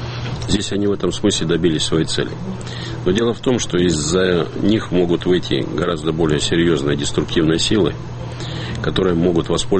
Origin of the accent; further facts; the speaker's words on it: Siberia, Russia; как сибиряк к сибиряку